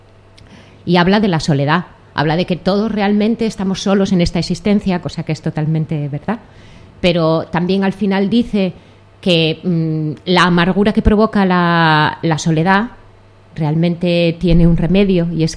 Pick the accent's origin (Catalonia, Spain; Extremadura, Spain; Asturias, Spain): Asturias, Spain; Gijón; moved away; also born or lived in Madrid / Salamanca; Sí, yo luego me fui de Gijón.